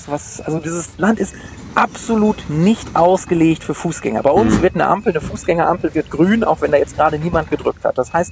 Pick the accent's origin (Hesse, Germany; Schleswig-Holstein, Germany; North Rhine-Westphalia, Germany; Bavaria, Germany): North Rhine-Westphalia, Germany; Gelsenkirchen; ich bin auch in der Stadt aufgewachsen, in Gelsenkirchen, im wunderschönen Gelsenkirchen.